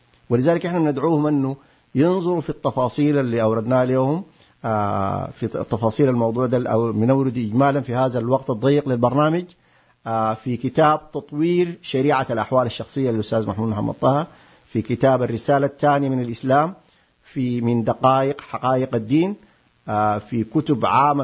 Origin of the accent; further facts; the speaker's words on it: Sudan; وكما يقال دائما عندنا في السودان